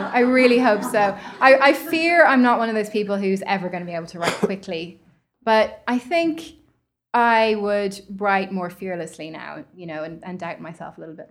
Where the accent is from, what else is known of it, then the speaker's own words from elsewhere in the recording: Ireland; spent my whole adult life in the US now. So I'd love to write a book where, you know, if you picked it up and you hadn't read my bio, you wouldn't know I was from Ireland.